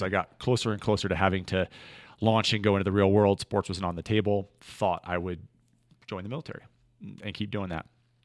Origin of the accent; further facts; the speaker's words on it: Arizona, United States; I grew up in Arizona. My dad owned a restaurant.